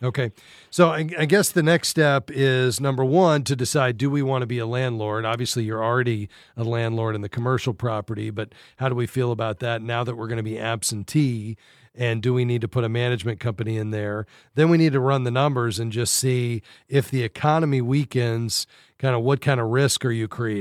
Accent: Fort Lauderdale, Florida, United States; Let's head to my hometown, Fort Lauderdale.

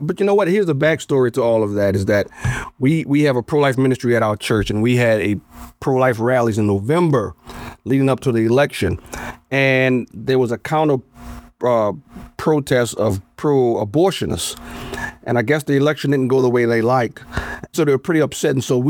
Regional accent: Louisiana, United States; moved away as an adult; now in Illinois, United States; I'm originally from Louisiana, right? So born and raised in Louisiana. I went to D.C. for undergrad, and I've been here for 30 years now.

